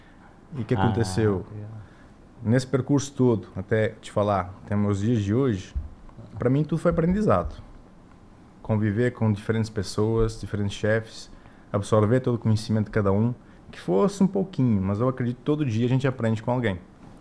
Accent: Caldas de Vizela, Braga, Portugal; now in Brazil; Eu nasci em Caldas de Vizela, tenho muito orgulho de falar, minha terra, cidade natal. Fica perto de Braga, perto de Guimarães, 30 quilômetros do Porto, é a região norte de Portugal.

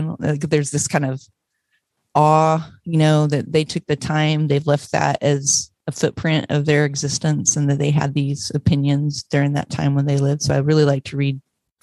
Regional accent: Terre Haute, Indiana, United States; moved away; also born or lived in France; Yeah, I'm from Terre Haute. I was born in Terre Haute, so I'm a Hoosier. I moved to Europe in 1993.

